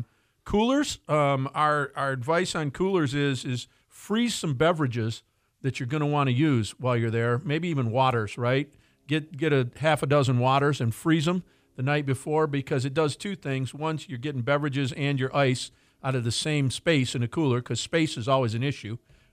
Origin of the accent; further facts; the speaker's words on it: Charlotte, Michigan, United States; I'm going to be in Chartucky, my hometown, Charlotte, Michigan.